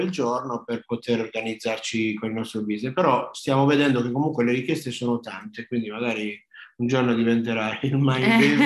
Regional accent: Apulia, Italy; now in Australia; Io poi sono pugliese, quindi magari ho messo un po' di pesce.

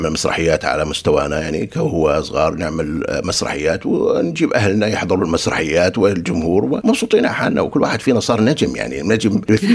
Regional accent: Amman, Amman Governorate, Jordan; born there; أنا ولدت في الأردن في عمان ومولود أنا في سنة 1952

